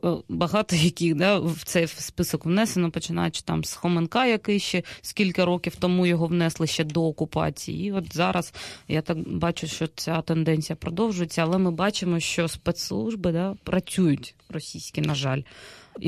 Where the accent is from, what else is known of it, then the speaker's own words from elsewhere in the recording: Crimea, Ukraine; moved away; От я, наприклад, як кримчанка, яка виїхала